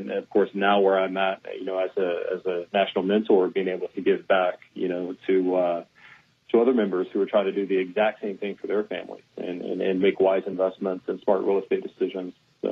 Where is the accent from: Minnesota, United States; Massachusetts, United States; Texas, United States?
Texas, United States; Houston; Born and raised in Houston, you know, and my mom raised both my brother and I from the very beginning